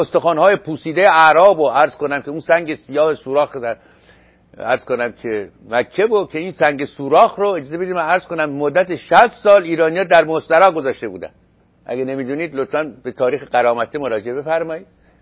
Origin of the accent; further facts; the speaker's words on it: Iran; moved away; وقتی ما از ایران آمدیم بیرون سال 1974، اون چه باید در مملکت ما بود، اون چه شاید اما نبود.